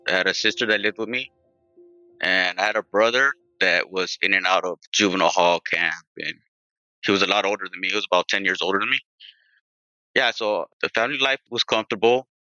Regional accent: Los Angeles, California, United States; Growing up in Pico Union, I was always getting harassed by these cops.

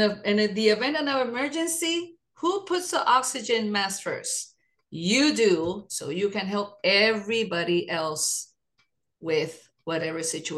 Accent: Puerto Rico; I am fully bilingual. I speak Spanish. I'm from Puerto Rico.

